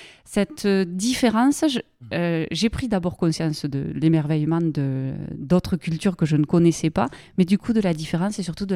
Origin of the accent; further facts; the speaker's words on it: Graulhet, Occitanie, France; Moi, j'ai grandi à Groyer. Groyer, c'est la quatrième ville du Tarn. C'est une ville qui s'est construite sur l'industrie du cuir.